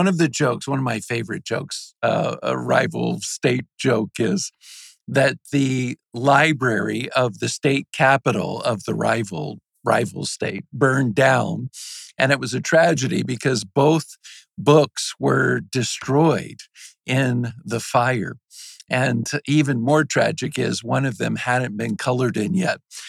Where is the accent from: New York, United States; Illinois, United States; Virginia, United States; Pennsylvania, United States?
Virginia, United States; moved away as an adult; I grew up in Virginia, and of course, our rival state that we would make little jokes about was West Virginia. But I've lived in Georgia for 30 years